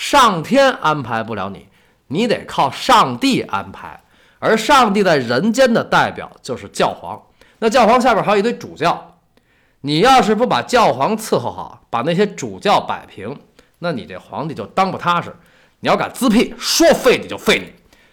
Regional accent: China; 作为一个中国人

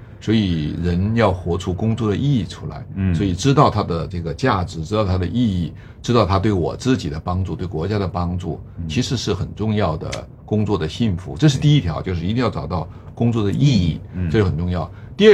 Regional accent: Hunan, China; 我湖南人爱吃臭豆腐

